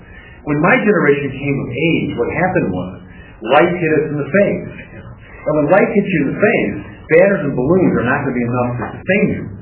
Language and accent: English; Michigan, United States; when I was a kid, growing up outside Detroit, and my father taking my brother and me to the Tigers game.